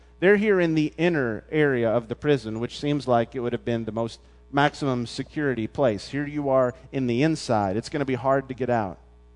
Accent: Memphis, Tennessee, United States; growing up in Memphis, we were always anticipating one.

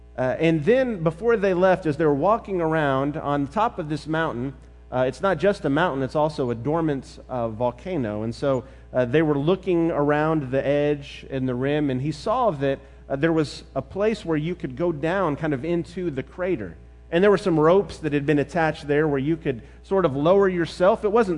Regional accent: Memphis, Tennessee, United States; things that took place in Memphis and growing up in the Memphis area

